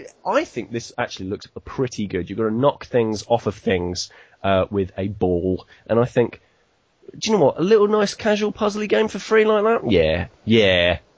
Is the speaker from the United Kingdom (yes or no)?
yes; United Kingdom; But as a Brit